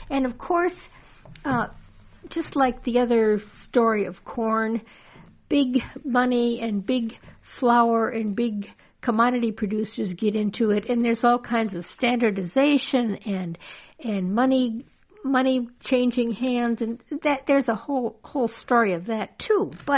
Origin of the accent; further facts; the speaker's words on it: Midwest, United States; Of course, growing up in the Midwest, it's not really something. It's something I had to be introduced to.